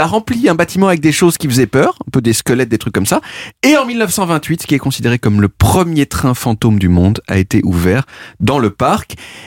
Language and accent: French; Lisbon, Portugal; Quand j'étais petit, à Lisbonne, il y avait une fête foraine l'été